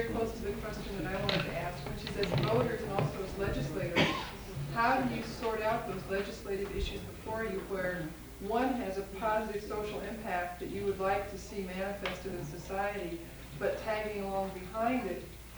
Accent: Oregon, United States; I'm from Oregon, but we have a very comparable problem in our county

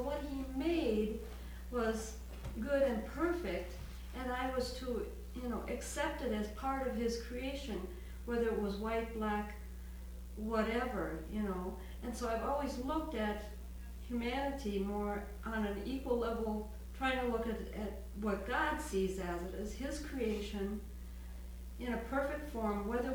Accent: Milwaukee, Wisconsin, United States; And I grew up in Milwaukee at a very racist time.

